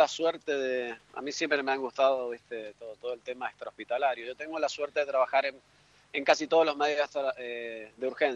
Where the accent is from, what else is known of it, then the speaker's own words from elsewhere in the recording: Mendoza, Argentina; moved away as an adult; now in Granada, Spain; Yo soy de Mendoza, sí, sí.